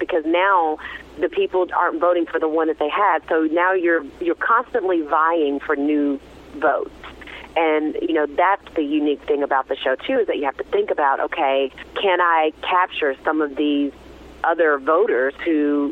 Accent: the South, United States; we're all from the South, so we had this really great camaraderie, having that connection.

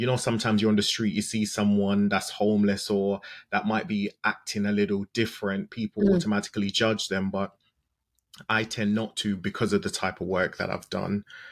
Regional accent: London, United Kingdom; I'm relatively young. I'm in my early 30s, but I grew up in London, and in London, the knife crime rate is quite high.

